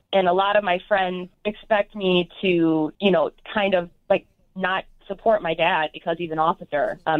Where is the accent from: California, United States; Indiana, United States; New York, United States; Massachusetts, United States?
Indiana, United States; East Chicago; but I'm Mexican. I'm from East Chicago, and my family's from East Chicago and Gary.